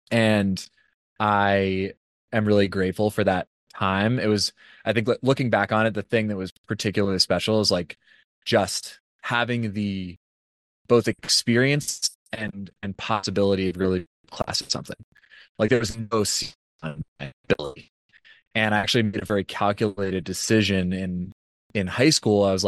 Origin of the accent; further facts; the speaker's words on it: Washington, United States; So I grew up in Washington State, and we spent a lot of time, I would say, camping as a kid.